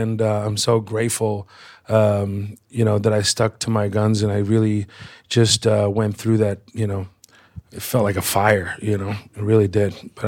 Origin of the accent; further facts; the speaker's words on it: Texas, United States; You have to know where I come from. You know the whole story. I'm also a Texan